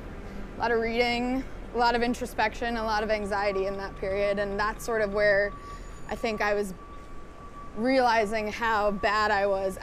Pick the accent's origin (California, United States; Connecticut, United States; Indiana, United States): Connecticut, United States; also born or lived in St. Louis, Missouri; So I grew up in Connecticut.